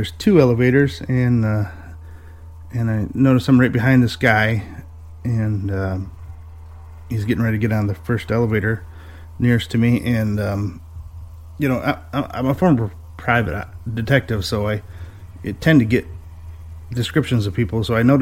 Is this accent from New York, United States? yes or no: no; Michigan, United States; I'm from Michigan, just north of Detroit a little ways, and I got a story for you.